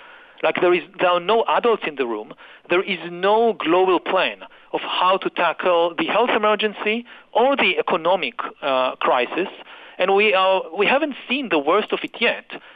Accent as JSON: {"language": "English", "country": "Israel", "said": "to some extent in my home country of Israel"}